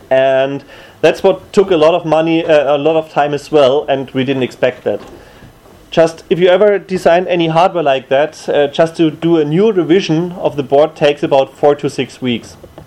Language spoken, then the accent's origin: English; Germany; English is a second language; I'm from Germany.